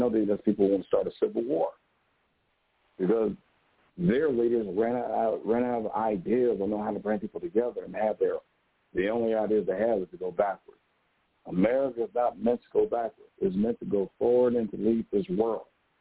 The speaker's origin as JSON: {"language": "English", "town": "Cleveland", "region": "Ohio", "country": "United States", "said": "I'm from Cleveland, and I believe the early bird gets the worm."}